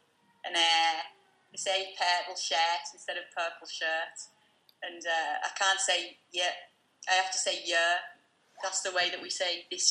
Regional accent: Middlesbrough, North East England, United Kingdom; accent: Middlesbrough; Although if I go home to Middlesbrough and then come back, I think people need like to press 888 and get subtitles because I've picked up the Middlesbrough accent so strongly.

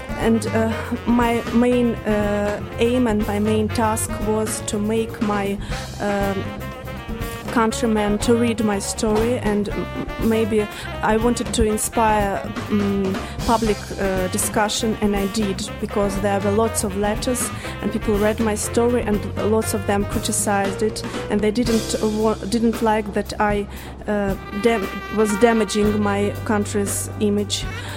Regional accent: Dagestan, Russia; first language Avar; English is a second language; Gula means a bullet in my native Avar language. I am from Caucasus, from Northern Caucasus. I lived in a small multinational republic, Dagestan, where all kinds of ideologies clash, and where 11 nationalities and 100 ethnic minorities live.

